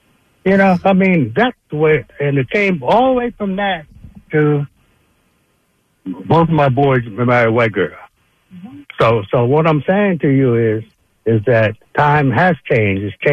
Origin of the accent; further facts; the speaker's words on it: Chester, Pennsylvania, United States; I mean, first of all, I grew up in Chester, see, so you know, right down the street from you.